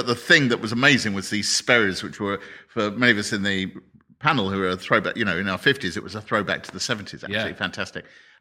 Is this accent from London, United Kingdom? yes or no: yes; Harrow, London, United Kingdom; Near where I grew up in Harrow in Northwest London